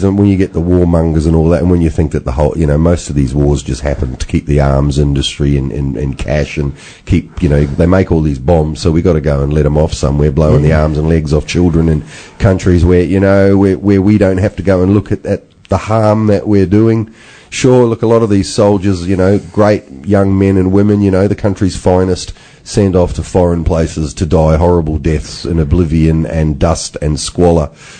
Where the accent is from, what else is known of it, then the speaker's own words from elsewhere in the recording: New Zealand; Well, us Kiwis too. I'm a Kiwi, and we're Anzacs, mate, you know, Australia, New Zealand.